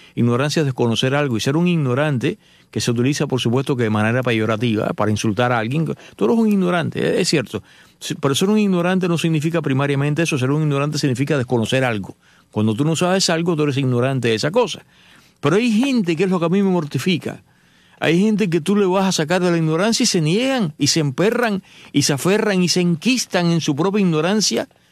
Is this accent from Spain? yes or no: no; Cuba; moved away; porque yo no sabía cuándo iba a regresar a Cuba. No pasó en ese momento, pasó años después. Y nunca más he vuelto.